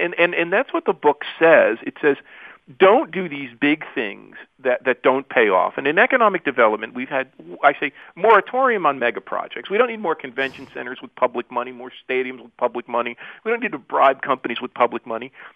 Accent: Newark, New Jersey, United States; born there; I'm 54. So, and I was born in Newark, New Jersey

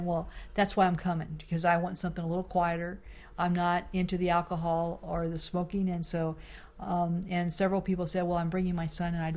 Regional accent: Indiana, United States; Because I grew up in Southern Indiana, and basketball and baseball are really important pieces

